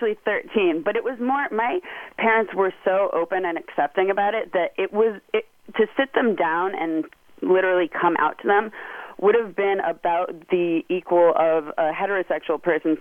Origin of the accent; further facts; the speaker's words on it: Connecticut, United States; also born or lived in New York; I was born in Connecticut, and I lived there until I graduated high school, and then moved to New York for about 9 years.